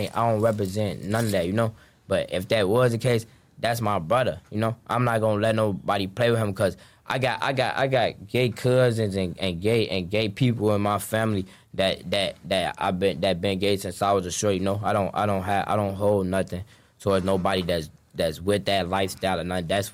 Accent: Inglewood, California, United States; I'm from Inglewood, you know. I be out south in front of them.

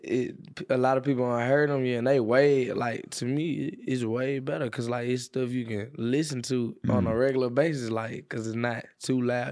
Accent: Jamaica; I don't even think a lot of people in Jamaica just know that I'm Jamaican.

